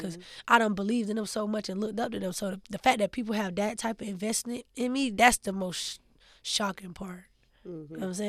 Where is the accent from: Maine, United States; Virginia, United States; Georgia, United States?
Georgia, United States; Savannah; even when I was little, like, 7, because growing up in Savannah, I always got free stuff